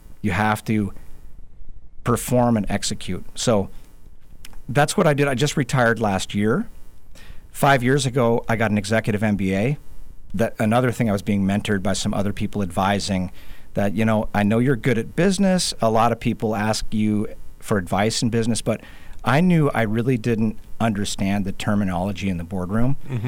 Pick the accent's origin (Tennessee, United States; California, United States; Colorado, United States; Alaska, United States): Alaska, United States; Anchorage; born there; So I was born in Anchorage in 1969, and our family was in North Kenai at the time.